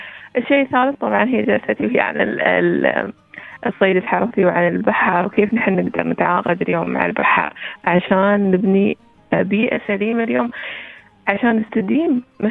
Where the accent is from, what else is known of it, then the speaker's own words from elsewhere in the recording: United Arab Emirates; نحن في دولة الإمارات مثل ما تعرف نحن دولة صحراوية جوها حار جدا،